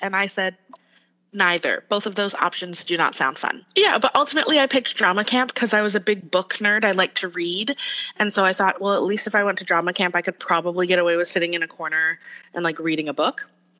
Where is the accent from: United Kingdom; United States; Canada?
Canada; So I'm very lucky where I live on the island is a very, very rich community in the arts.